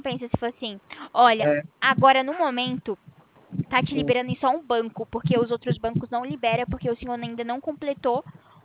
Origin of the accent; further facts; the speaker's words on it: Itatiba, São Paulo, Brazil; eu sou de Itatiba, São Paulo também.